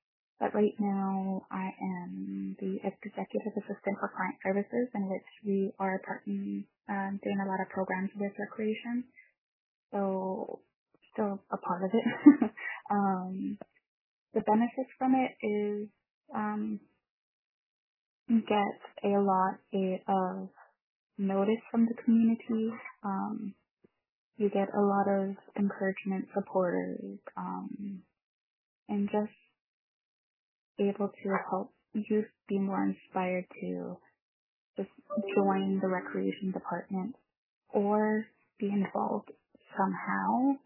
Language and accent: English; Behchoko, Northwest Territories, Canada; I am from Beshiko, Northwest Territories.